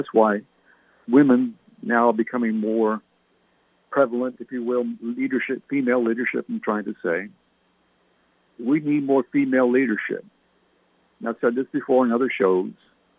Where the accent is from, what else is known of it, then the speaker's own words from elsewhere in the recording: Canada; born there; I have a lot of relatives in England. My parents were English. I was born in Canada.